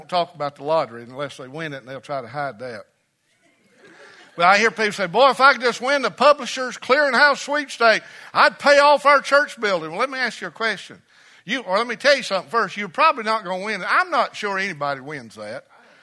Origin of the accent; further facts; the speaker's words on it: Pickens, South Carolina, United States; remember, I'm from Pickens too now